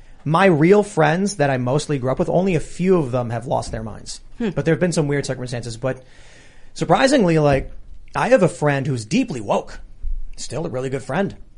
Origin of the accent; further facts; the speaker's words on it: Chicago, Illinois, United States; I grew up in Chicago. I grew up with a liberal family